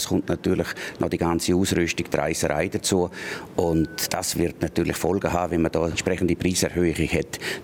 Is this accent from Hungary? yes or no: no; Switzerland; born there; Ich bin selber in dem Kanton geboren, viel auf den Ski gestanden.